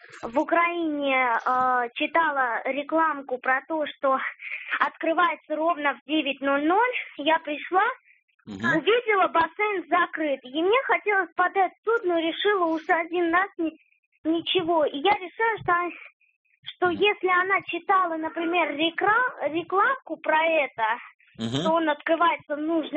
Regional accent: United States; Я из Америки.

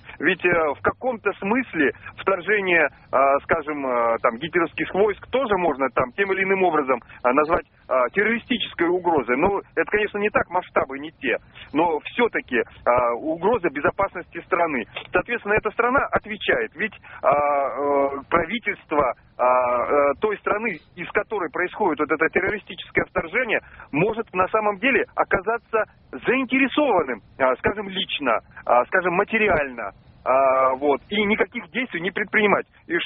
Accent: Volgograd, Volgograd Oblast, Russia; я из Волгограда.

